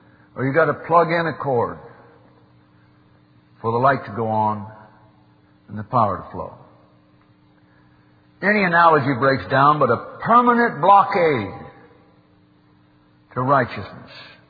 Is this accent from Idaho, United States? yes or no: no; Oroville, California, United States; teenagers used to show off their ability to crack the English walnuts up in Orville, in my hometown.